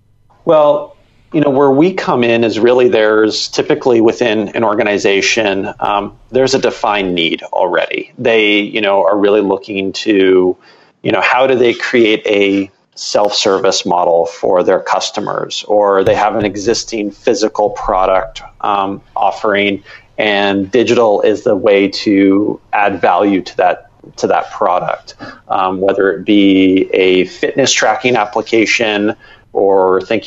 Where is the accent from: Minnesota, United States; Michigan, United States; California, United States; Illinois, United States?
California, United States; San Francisco; I'm originally from San Francisco, and so, you know, grew up in the dot-com era in that area